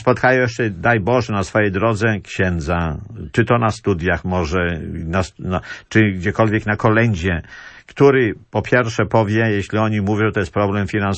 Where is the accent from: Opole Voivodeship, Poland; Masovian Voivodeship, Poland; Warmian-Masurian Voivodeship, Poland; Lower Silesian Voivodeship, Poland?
Masovian Voivodeship, Poland; Płock; ja z Płocka pochodzę